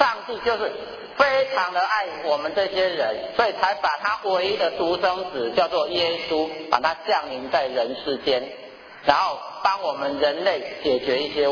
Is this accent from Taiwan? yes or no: yes; Taiwan; 所以我们台湾人呢、啊，也在冬至的时候也有一个习俗，